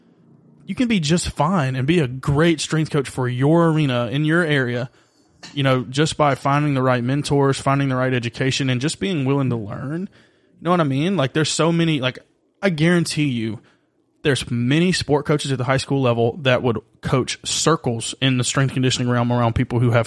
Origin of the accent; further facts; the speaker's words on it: Auburn, Alabama, United States; I'm from the South, baseball, like, because I grew up around Auburn and my dad went to Auburn.